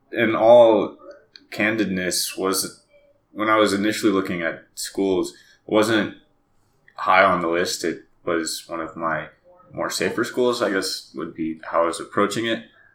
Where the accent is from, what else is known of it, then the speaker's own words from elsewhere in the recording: Fort Worth, Texas, United States; So I grew up in North Texas. I was born and raised in Fort Worth.